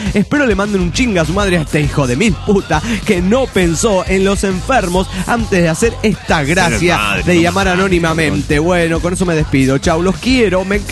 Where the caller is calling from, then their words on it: Neuquén, Argentina; de Neuquén, Argentina.